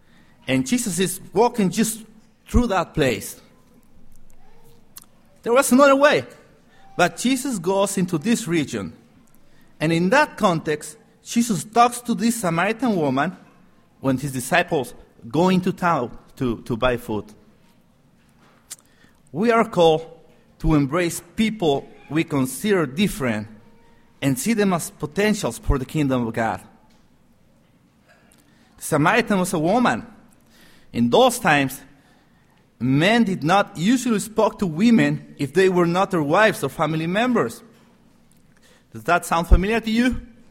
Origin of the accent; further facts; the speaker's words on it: Mexico City, Mexico; also born or lived in Veracruz; I grew up in Mexico City till about 15 years old. I always felt like an outsider in Mexico City. Then my parents moved from Mexico City back to their hometown, which was in Veracruz State.